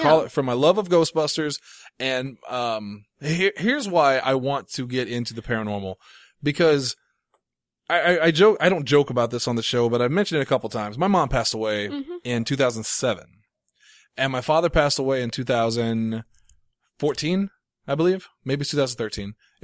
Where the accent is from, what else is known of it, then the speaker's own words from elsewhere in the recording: Ireland; The Rock, maybe, but I'm not Samoan.